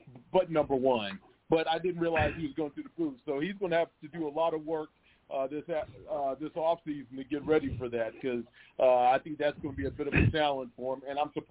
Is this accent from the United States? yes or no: yes; United States; I'm from Washington, so I'm a Washington fan, so it's hard to root for the Eagles.